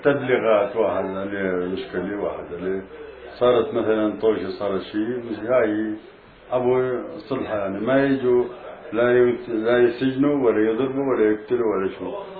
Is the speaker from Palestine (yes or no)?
yes; Palestine; moved away; والله أنا غنيتها على أهدي بعد ما جينا من فلسطين.